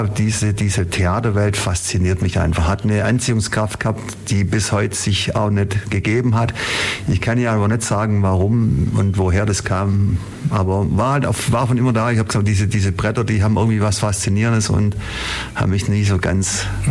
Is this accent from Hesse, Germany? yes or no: no; Ulm, Baden-Württemberg, Germany; ich bin in Ulm geboren, bin Ulmer, bin hier in Ulm aufgewachsen